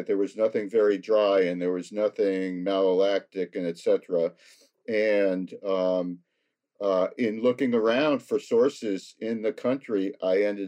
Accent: United States; And being an American, I never had any cider, hard cider before then

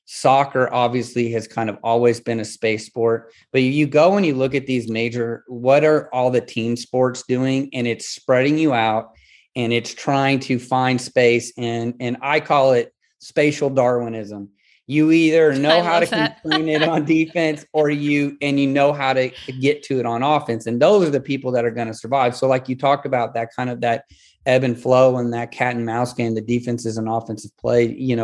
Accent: Kansas City, Missouri, United States; You know, I grew up in Kansas City with Gonzalez.

